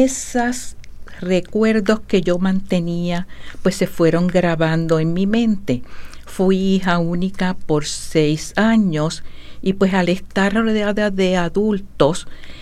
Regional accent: Bayamón, Puerto Rico; desde pequeña yo hacía viajes con mi familia desde el área metropolitana de Puerto Rico, específicamente de Bayamón, muy cerca de San Juan, y hacíamos unos viajes hacia el pueblo de Yabucoa. El pueblo de Yabucoa, pues, era donde había nacido mi mamá

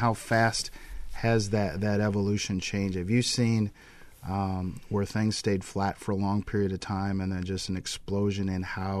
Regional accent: Michigan, United States; I was reflecting as a second grader growing up in Michigan.

